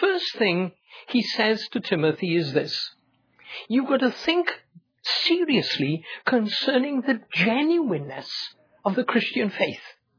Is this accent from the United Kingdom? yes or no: yes; Wales, United Kingdom; don't sound Welsh at all. But that's where I come from. And not only that, you will know that if I come from Wales, I must have family in Wales.